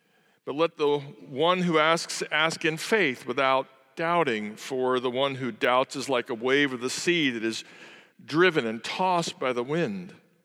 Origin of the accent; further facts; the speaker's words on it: St. Louis, Missouri, United States; I come from St. Louis, which is a city that doesn't know whether it's from the north or the south or the east or the west, just kind of hangs in the middle of the country looking for its identity.